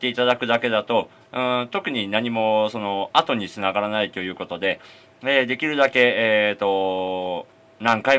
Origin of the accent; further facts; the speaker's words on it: Aichi, Japan; now in Karumai, Japan; 出身は愛知県ですが、父が軽米町出身なので、父の U ターンにくっついて帰ってまいりました。